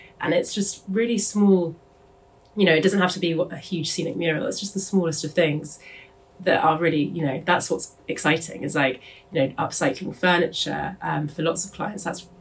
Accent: London, United Kingdom; also born or lived in Cambridge; my family is from Cornwall. … is a Cornish name, but I grew up in London, in fact. And then my parents moved to Cambridge, so I grew up there.

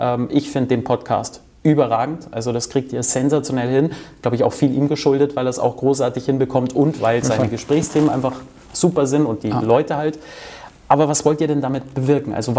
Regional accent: Munich, Bavaria, Germany; Als Münchner kommt man halt nicht allzu oft in den Genuss von Live-Handball

